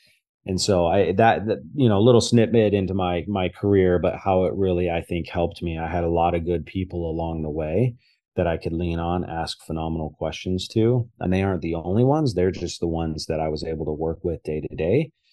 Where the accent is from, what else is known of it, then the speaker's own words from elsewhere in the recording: Boise, Idaho, United States; And then from there, we are from the Pacific Northwest. I'm born and raised in Boise, Idaho.